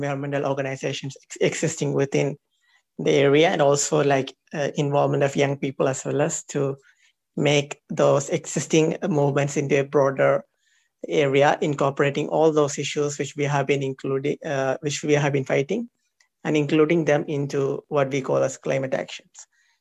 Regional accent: Kerala, India; I am from Kerala, India.

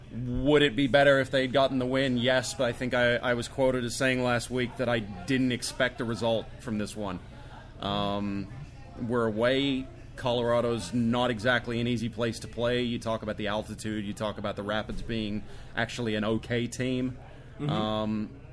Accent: Australia; I'm Australian.

